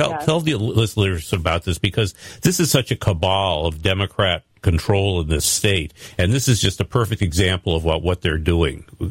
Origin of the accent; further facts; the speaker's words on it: Los Angeles, California, United States; what's going on in my hometown of Los Angeles with the mayor's race